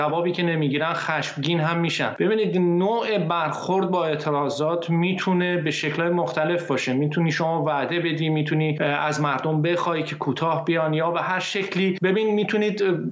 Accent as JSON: {"language": "Persian", "region": "Isfahan", "country": "Iran", "tie": "born or raised there", "said": "من خودم از شهر اصفهان هستم، اونجا به دنیا اومدم، در بین این مردم بزرگ شدم."}